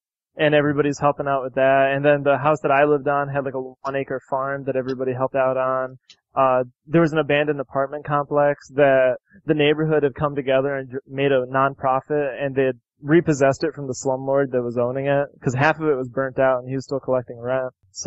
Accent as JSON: {"language": "English", "country": "India", "tie": "born there", "said": "and I'm Indian, you know, I was born in India, and I've gone back quite a few times, and I got family all around the world"}